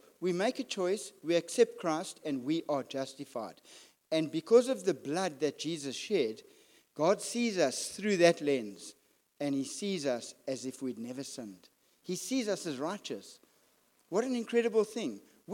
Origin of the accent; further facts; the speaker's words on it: Springs, Gauteng, South Africa; I'm from Springs. I don't even have a university like matric.